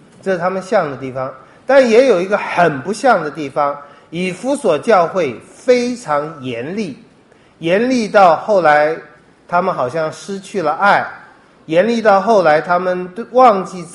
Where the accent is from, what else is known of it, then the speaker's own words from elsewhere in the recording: China; 这我们中国人中国文化里面也是很难避免的一个缺点